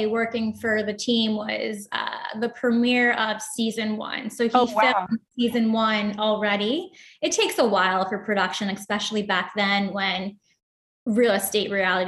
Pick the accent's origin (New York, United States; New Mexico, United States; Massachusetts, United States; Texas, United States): New York, United States; Commack; also born or lived in Astoria, Queens; So I was born in Astoria, Queens, but I grew up on Long Island in Commack and went to undergrad at Hofstra. So Long Island proud, right?